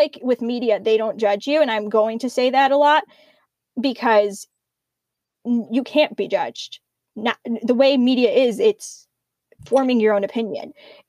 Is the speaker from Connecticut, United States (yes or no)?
no; Five Towns, New York, United States; And I grew up in the Five Towns. And the Five Towns is literally a box in its own.